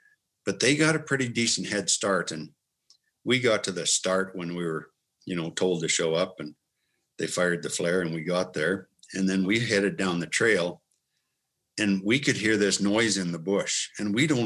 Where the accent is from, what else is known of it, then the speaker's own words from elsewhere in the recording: Ontario, Canada; growing up in Southern Ontario was unique, to say the least.